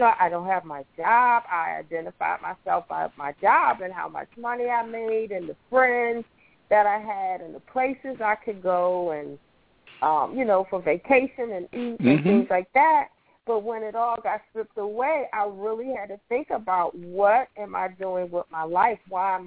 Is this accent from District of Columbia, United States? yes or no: yes; Washington, District of Columbia, United States; now in Miami, United States; I'm from Washington, D.C., but I live in Miami now. And it's so funny, when I go back to visit D.C., the colors of the clothes are so just dreary.